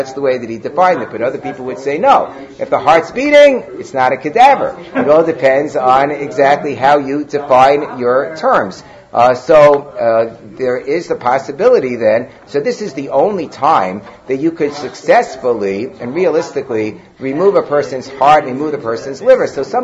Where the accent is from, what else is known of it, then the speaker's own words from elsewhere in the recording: Muncie, Indiana, United States; I grew up in Muncie